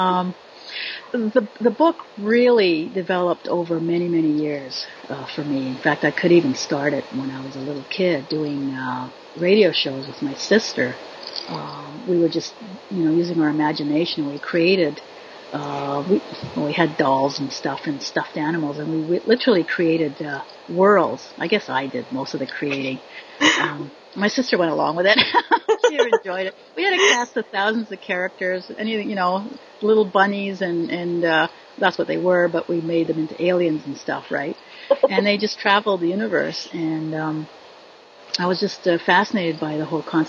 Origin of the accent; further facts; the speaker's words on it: Quebec, Canada; now in Vancouver, Canada; I'm originally from Quebec, but I kind of lost my French when I came out here to Vancouver.